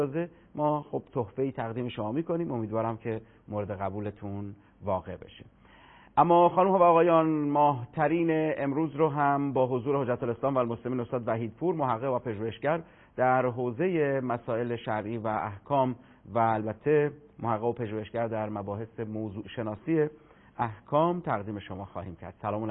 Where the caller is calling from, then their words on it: Tehran, Tehran Province, Iran; از تهران هستم.